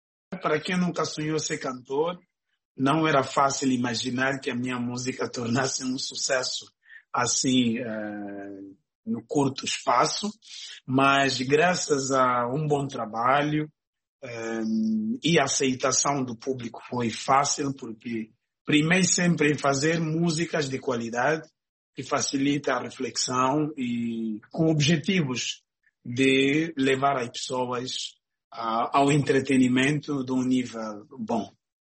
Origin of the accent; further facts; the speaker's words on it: Angola; sou da Angola.